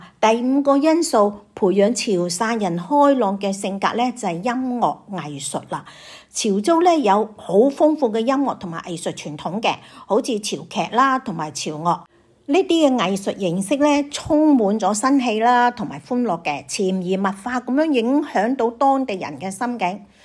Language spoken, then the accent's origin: Chinese; Hong Kong; 这些就是我们香港人幽默文化的缘由啦